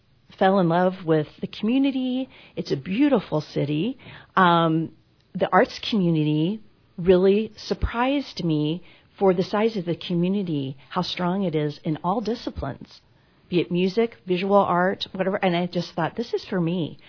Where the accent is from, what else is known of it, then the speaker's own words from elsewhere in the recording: Nashville, Illinois, United States; also born or lived in Tulsa / New York City; now in Hannibal, United States; I'm originally from Tulsa, but I grew up in southern Illinois. in Nashville, Illinois, a big population of 3,000 people when I lived there, one flashing red light.